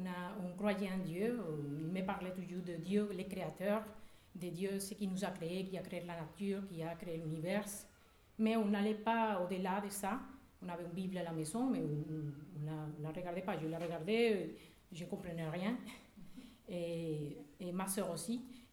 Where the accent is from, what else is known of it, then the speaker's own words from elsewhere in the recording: Caracas, Capital District, Venezuela; French is a second language; je suis vénézuélienne, je suis née au Venezuela, la capitale, Caracas. Et mes parents sont au Venezuela, ils habitent là.